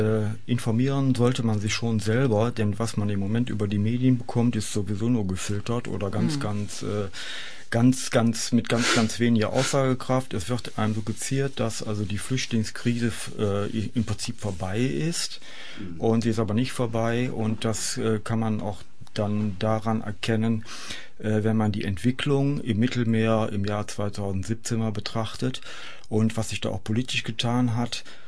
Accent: Trendelburg, Hesse, Germany; Ich komme aus Trendelburg und bin gerne hier zu Gast bei euch im Radio.

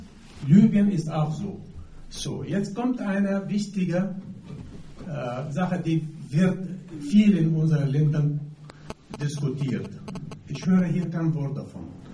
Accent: Egypt; Die ägyptische, ich bin selber ein Ägypter, ja.

